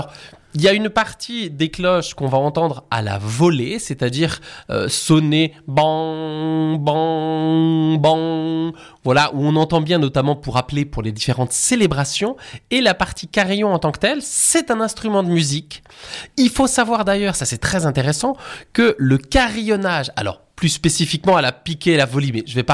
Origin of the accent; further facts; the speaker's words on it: Brittany, France; now in Saint-Maurice, Switzerland; je suis un Breton qui me réjouit depuis 5 ans de devenir agonois d'adoption.